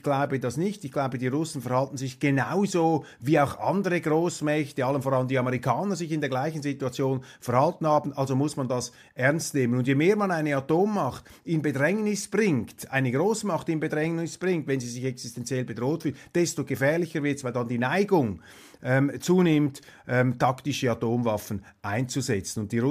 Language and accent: German; Switzerland; Und ich sage das als Schweizer ganz bewusst auch an die Nichtschweizer